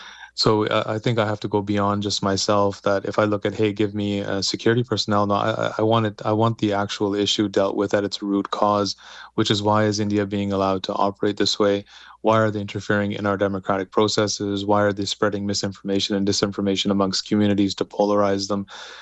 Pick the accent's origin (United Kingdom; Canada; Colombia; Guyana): Canada; I'm born and raised in Canada.